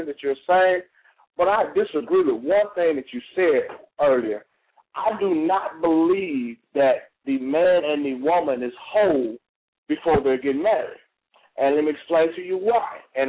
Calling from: Dallas, Texas, United States; I'm calling from Dallas.

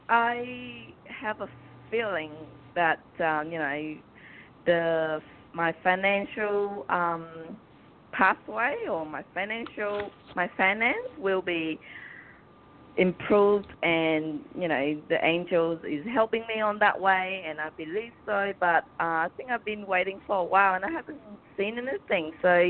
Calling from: Australia; I'm calling from Australia.

